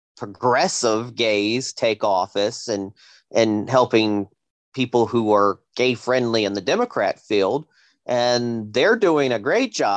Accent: United States; Well, I am an American, but I have to identify who I am

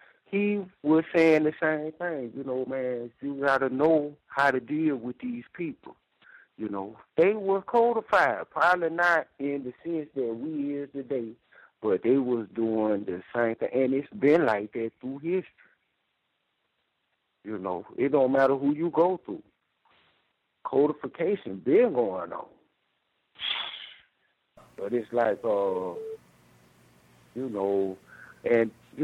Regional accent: the South, United States; and to say again, I'm coming from the South. I was born Baptist. My grandmama put us on the van every week to go to church.

